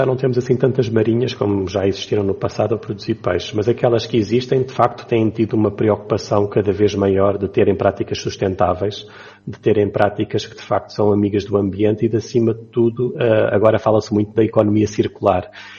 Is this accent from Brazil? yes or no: no; Portugal; nós, enquanto portugueses, sabíamos muito bem a que era suposto saber uma dourada, um robalo.